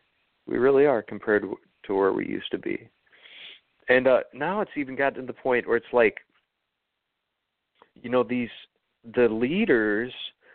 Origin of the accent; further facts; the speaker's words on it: South Dakota, United States; also born or lived in Iowa; Absolutely, unequivocally thankful that I grew up in South Dakota and Iowa.